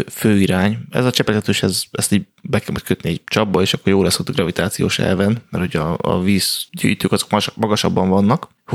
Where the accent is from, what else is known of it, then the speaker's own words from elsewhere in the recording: Budapest, Hungary; én kőbányán nőttem föl, a festői kőbányán